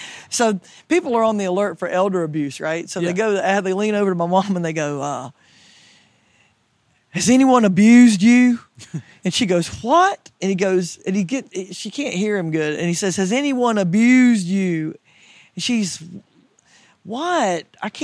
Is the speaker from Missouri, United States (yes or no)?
no; Charlotte, North Carolina, United States; Charlotte.